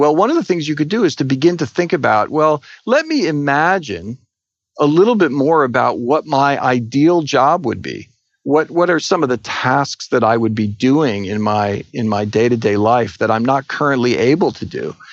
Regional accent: Edison, New Jersey, United States; I grew up in Edison, New Jersey, and that's the place where he strung up light bulbs.

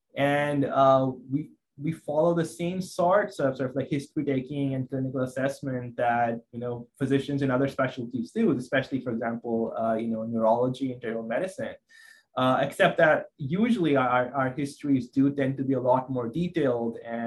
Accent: Pakistan; moved away as an adult; now in United States; I'm from Pakistan originally. That's where I was born and raised. I did my med school there. And then I moved to US

